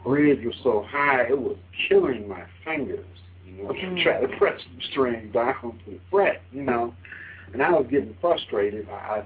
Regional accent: Detroit, Michigan, United States; Like I said, I grew up in Detroit in an area called Black Bottom.

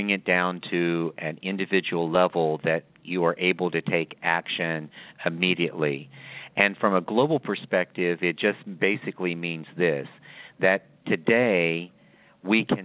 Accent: United States; When I explained that I was from the United States, this was my first trip to Kenya

